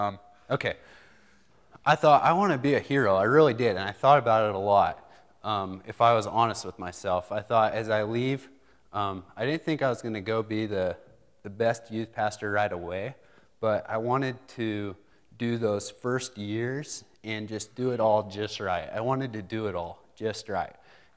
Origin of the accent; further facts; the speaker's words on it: Rock Springs, Wyoming, United States; I grew up in Rock Springs, Wyoming, and I just graduated in May of 06.